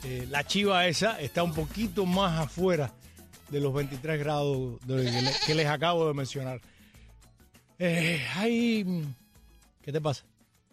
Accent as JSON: {"language": "Spanish", "country": "Cuba", "said": "Eso es lo más que somos nosotros los cubanos."}